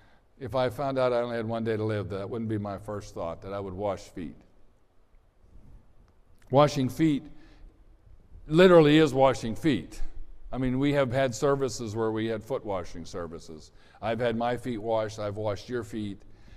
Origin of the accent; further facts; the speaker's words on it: Mud Lake, Pennsylvania, United States; I was born and raised in Mud Lake, Pennsylvania. Just like it sounds, M-U-D, we weren't even high class enough to have a K.